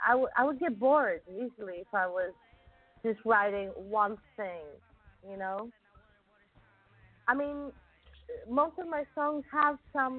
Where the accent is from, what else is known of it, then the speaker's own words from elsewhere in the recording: Greece; I was born in Greece, and I was raised in Greece. I'm Greek, really, but I have a Canadian nationality because my parents were, and my brother and my sister were in Canada.